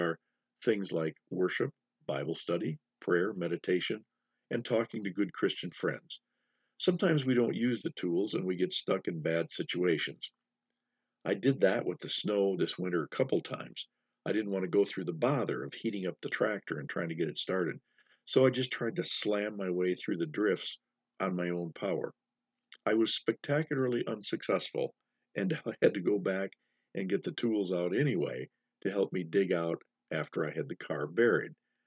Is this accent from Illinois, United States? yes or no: no; Minnesota, United States; also born or lived in North Dakota; It's not that I'm not used to snow, being a Minnesotan, or don't know what to do with drifting snow, having moved here from North Dakota.